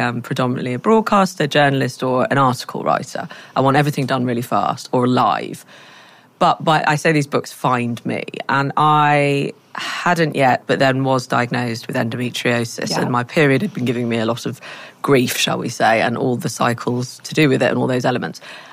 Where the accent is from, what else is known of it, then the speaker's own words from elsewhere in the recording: Manchester, North West England, United Kingdom; which I come from Manchester